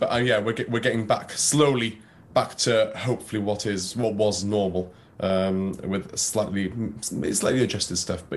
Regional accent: Wales, United Kingdom; first language Welsh; English is a second language; I think I started quite a young age in as a Welsh speaker. We were fortunate that music's always been around because of the Eisteddfod, which is the festival we have. There's a few festivals in there throughout Wales.

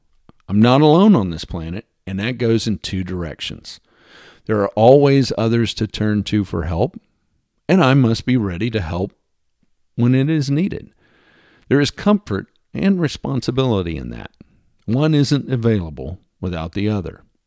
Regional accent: Texas, United States; I've lived in several different states, but I can't deny the effect that growing up in Texas had on my worldview or my personality.

